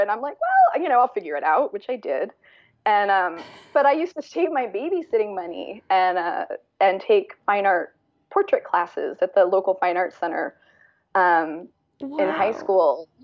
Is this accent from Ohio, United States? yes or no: yes; Cleveland, Ohio, United States; She's back in Ohio. I grew up in Cleveland, Ohio, and she's back there.